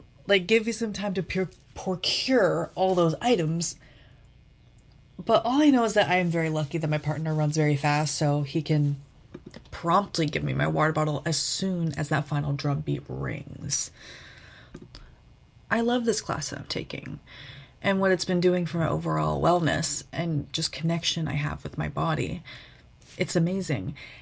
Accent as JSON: {"language": "English", "town": "Toronto", "region": "Ontario", "country": "Canada", "tie": "born or raised there", "said": "growing up in Toronto."}